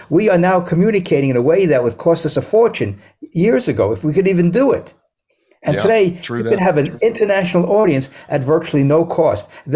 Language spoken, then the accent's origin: English; New York City, New York, United States; instead of educational institutions like I grew up with in New York City, where teachers taught.